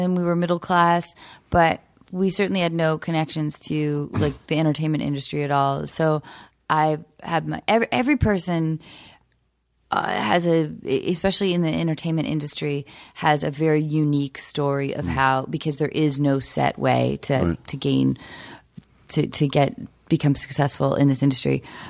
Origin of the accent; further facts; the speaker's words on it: Pacific Northwest, United States; Although, I like cockroaches because I grew up in the Northwest. We don't really have a ton of cockroaches there.